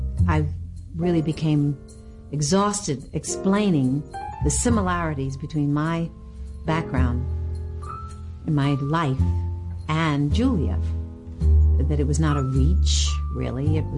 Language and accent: English; New York City, New York, United States; One from North Carolina, one from South Carolina. I was raised in New York City.